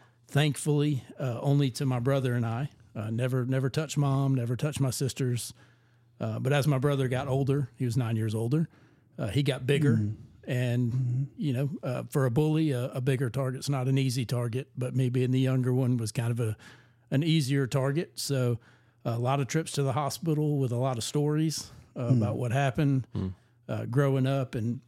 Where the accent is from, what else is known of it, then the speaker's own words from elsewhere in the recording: Newnan, Georgia, United States; All right. So I'm originally from Noonan, Georgia. It is nothing.